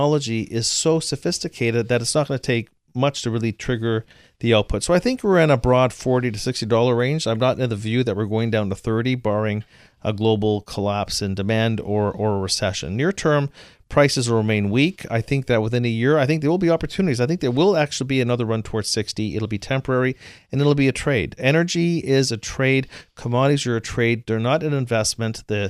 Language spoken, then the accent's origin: English; Canada; Look, I'm from Canada. You know, we have socialized healthcare there